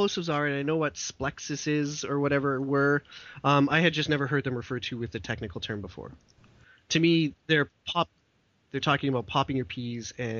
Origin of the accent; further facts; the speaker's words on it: Western Canada, Canada; I'm born and raised in Western Canada.